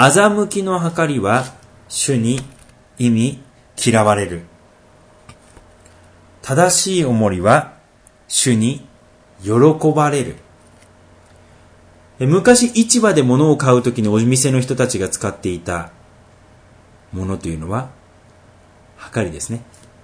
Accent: Tohoku, Japan; 妻が東北地方にある私の実家に一緒に行って寝泊まりした時ですね

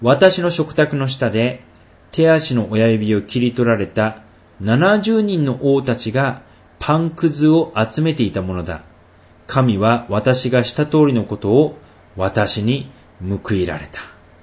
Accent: Tohoku, Japan; 妻が東北地方にある私の実家に一緒に行って寝泊まりした時ですね

